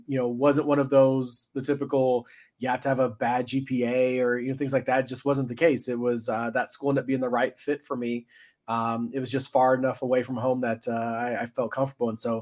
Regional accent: Indiana, United States; I grew up in Southern Indiana. Been there for 35 of the 37 years I've been on earth.

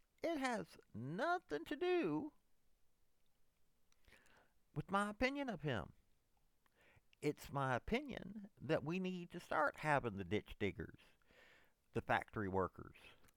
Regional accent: Tennessee, United States; okay, I'm from Tennessee.

